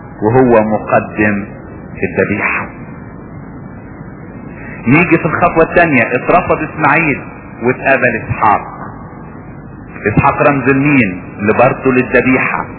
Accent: Upper Egypt, Egypt; وفي مثل بيقولوه عندنا في الصعيد

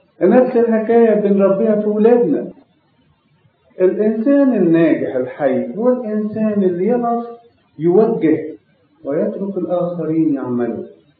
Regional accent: Egypt; كمصريين بوجه عام أو كشرقيين

